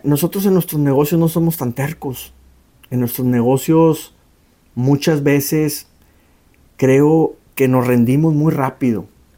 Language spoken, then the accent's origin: Spanish; Monterrey, Nuevo León, Mexico; les quiero platicar mi experiencia este fin de semana pasado en mi ciudad natal, en Monterrey, Nuevo León, en México